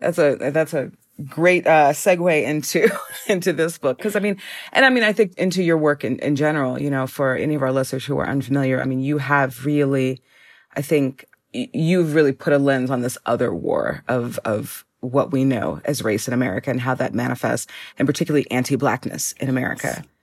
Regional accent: Minneapolis, Minnesota, United States; now in Chicago, United States; So I'm from Minneapolis. I'm from the Twin Cities.

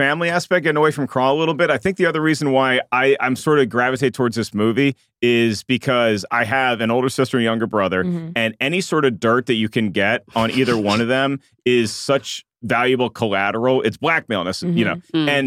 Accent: Williamsburg, Virginia, United States; I grew up in Williamsburg, Virginia, okay? Mm-hmm. Colonial Williamsburg.

